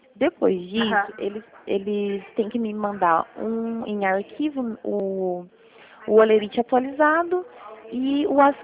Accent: Toledo, Paraná, Brazil; Eu sou de Toledo. Tô pertinho.

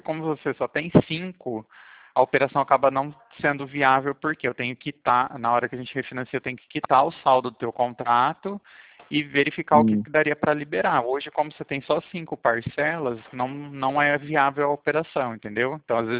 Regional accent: Pirassununga, São Paulo, Brazil; eu sou de Pirassununga, interior de São Paulo.

